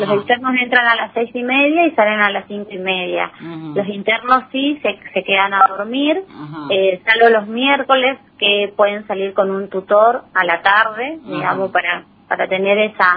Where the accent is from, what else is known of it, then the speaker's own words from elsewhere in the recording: Argentina; creo que acá como argentinos, que algo está erradicado